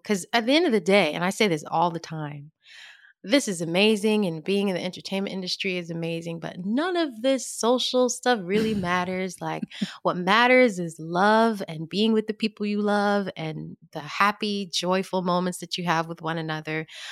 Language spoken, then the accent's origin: English; Georgia, United States; I think it was really just the way I was raised growing up in Georgia. You know, I have a lot of family in South Carolina. We're all Southern girls. I come from a really big family.